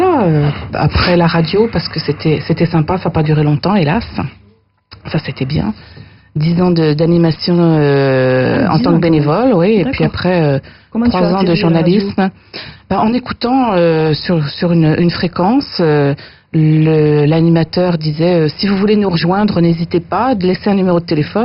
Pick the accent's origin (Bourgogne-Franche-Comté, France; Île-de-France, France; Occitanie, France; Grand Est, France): Île-de-France, France; Montreuil; Mais moi, je suis née dans la région parisienne, dans le 9-3 à Montreuil.